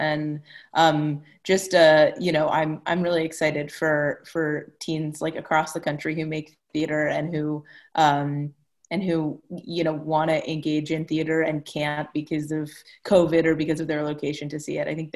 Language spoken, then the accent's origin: English; New York, United States; I'm from New York, so I'd be like, we go on a walk around New York.